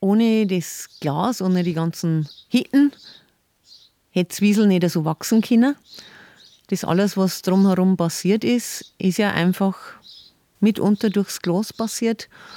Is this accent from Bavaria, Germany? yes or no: yes; Sinzing, Bavaria, Germany; in Sönching bei Rengsburg, meiner Heimat.